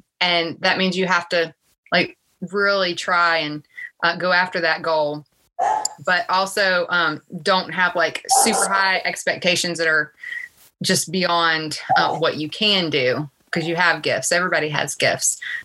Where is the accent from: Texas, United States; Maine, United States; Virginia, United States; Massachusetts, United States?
Virginia, United States; I grew up in a very small town in Virginia, so I knew everybody and everybody knew me, and it wasn't easy.